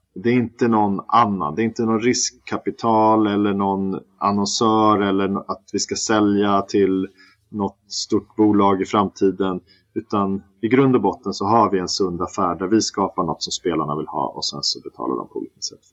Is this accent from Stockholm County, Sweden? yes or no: yes; Stockholm, Stockholm County, Sweden; also born or lived in Malmö; Jag är ju stockholmare som alla hör, men jag bodde ju 3 år i Malmö.